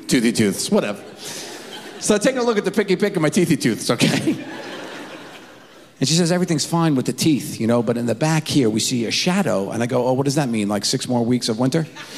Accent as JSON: {"language": "English", "town": "Long Island", "region": "New York", "country": "United States", "tie": "born or raised there", "said": "Had to come home for the taping. Had to come to my hometown. Have some fun with my friends here because, guys, I've been around the country and there's a lot going on. Let me tell you, there's some towns. Made me miss Long Island."}